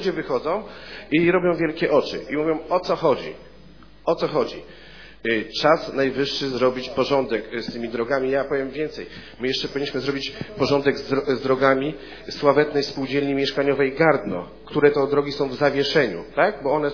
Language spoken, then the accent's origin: Polish; West Pomeranian Voivodeship, Poland; Ja akurat pochodzę z miejscowości. Zresztą takich miejscowości mamy kilka na terenie gminy Gryfinów, byłych popegeerowskich.